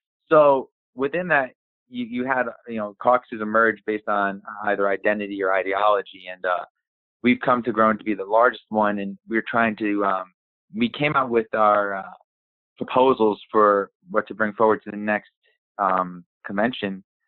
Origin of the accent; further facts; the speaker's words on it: New Jersey, United States; So I am back in my home state, you know, the Garden State of New Jersey.